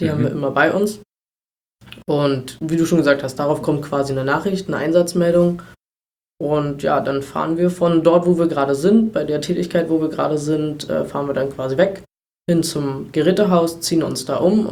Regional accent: Treuenbrietzen, Brandenburg, Germany; born or raised there; also born or lived in Berlin

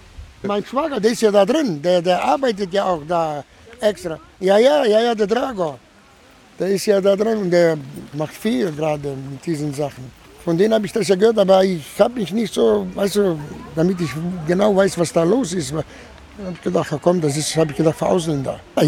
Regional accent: Split, Split-Dalmatia County, Croatia; German is a second language; now in Germany; ich bin aus Kroatien, aus Split.

